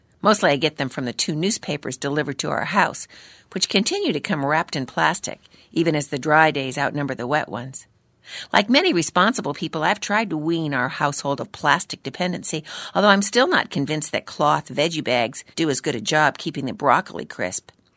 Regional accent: United States; I think I'm typically American.

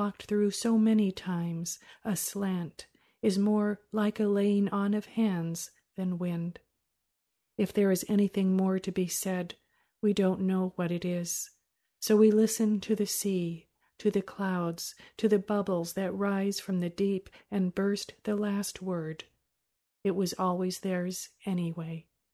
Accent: San Francisco, California, United States; Well, I grew up in San Francisco, and the home I grew up in was a dangerous place for a child.

